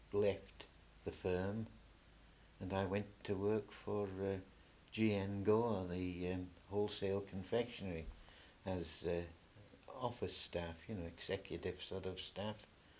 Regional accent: Douglas, Isle of Man; born there; I live in Six Links Close. I was born in Douglas on the 21st of July 1922.

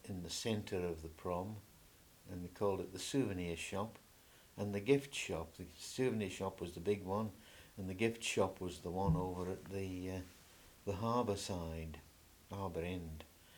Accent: Douglas, Isle of Man; born there; I live in Six Links Close. I was born in Douglas on the 21st of July 1922.

